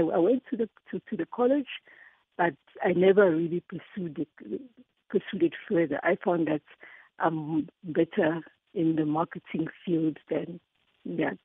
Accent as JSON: {"language": "English", "town": "Kitwe", "region": "Copperbelt", "country": "Zambia", "tie": "born or raised there", "said": "So I was born in 1975 in Kitwe on the 23rd of November."}